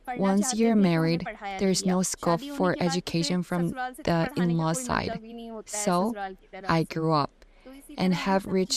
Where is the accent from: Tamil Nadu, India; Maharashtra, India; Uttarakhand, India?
Uttarakhand, India; I'm from Almora district. I was educated from an early age. I come from a middle-class family. And because of that, I was raised in the village itself.